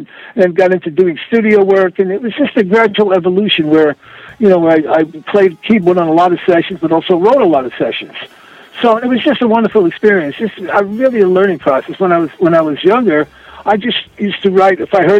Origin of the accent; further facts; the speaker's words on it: Farmingdale, New York, United States; also born or lived in Brooklyn; I was born in Brooklyn originally, and then I moved out to Farmingdale, Long Island, where I became fascinated by my high school band